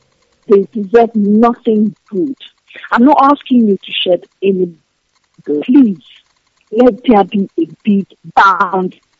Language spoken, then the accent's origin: English; Rotterdam, South Holland, Netherlands; Now, I'm from Netherlands, from Rotterdam.